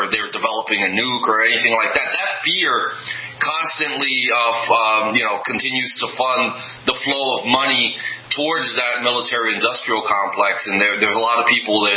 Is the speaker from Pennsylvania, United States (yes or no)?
no; Paterson, New Jersey, United States; we had a special election in Patterson, New Jersey, my hometown